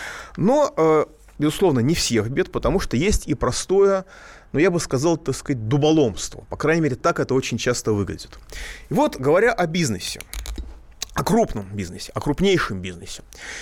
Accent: Moscow, Russia; я москвич, но как-то я живу в Москве, а не в Норильске.

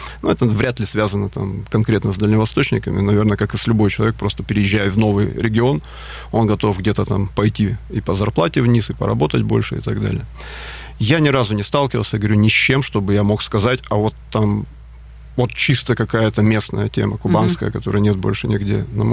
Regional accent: Khabarovsk, Khabarovsk Krai, Russia; now in Krasnodar, Russia; Я коренной хабаровчанин по рождению, который 38 лет прожил там.

